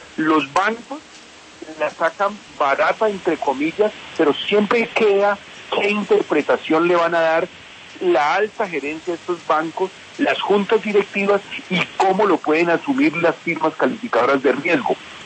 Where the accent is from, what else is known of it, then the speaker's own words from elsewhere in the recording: Colombia; Yo creo que el gran perdedor de todo esto somos los colombianos.